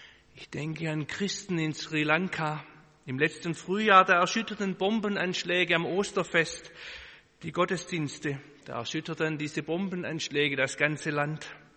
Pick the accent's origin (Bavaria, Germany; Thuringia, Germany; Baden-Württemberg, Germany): Baden-Württemberg, Germany; Als Schwabe beneide ich sie da in Bayern.